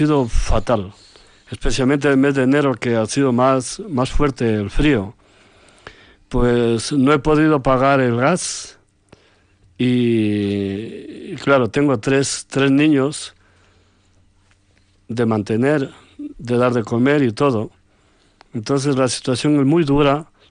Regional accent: Ecuador; moved away; yo soy ecuatoriano y ya llevo aquí 30 años.

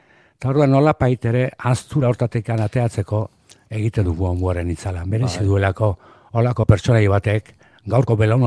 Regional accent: Zizurkil, Basque Country, Spain; Gero jakin nuen, zizurkiltzarra zela, nire izipuz bada ere, nola baita ere, zizurkiltzarra naiz.

